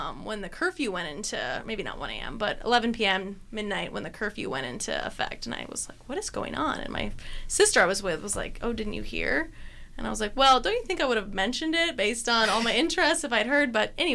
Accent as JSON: {"language": "English", "town": "Kenosha", "region": "Wisconsin", "country": "United States", "said": "I'm from Kenosha."}